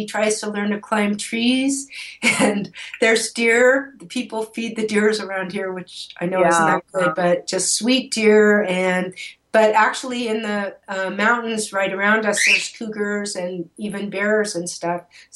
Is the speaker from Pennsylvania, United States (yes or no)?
no; California, United States; I come from the Bay Area, California, and traffic is the norm all the time.